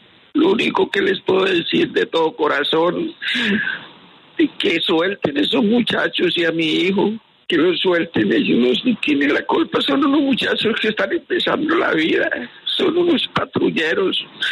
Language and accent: Spanish; Cúcuta, Norte de Santander, Colombia; De Cúcuta.